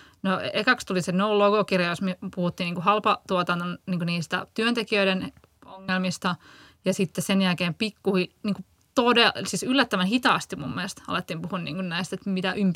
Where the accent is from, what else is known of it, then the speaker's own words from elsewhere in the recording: Turku, Southwest Finland, Finland; Mä muistan, että mä oon Turusta